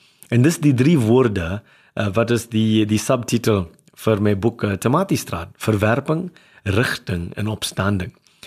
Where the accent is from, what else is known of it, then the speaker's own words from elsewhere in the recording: Durban, KwaZulu-Natal, South Africa; also born or lived in New Zealand; ek was groot geword in Durban. En as jy Indiër in Suid-Afrika is, jy nie volle swart mens, jy is genoem een halve swart. Maar omdat ek in Nieu-Seeland gebleef vir 12 jaar